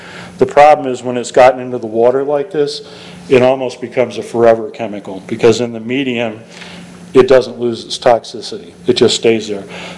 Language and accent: English; Delaware, United States; I come from Newcastle County originally, and we had Blue Rock Granite up there. We don't have that down here. I'm an old Hartley boy, too, from Kent County, and it's all sand, and it's all soil.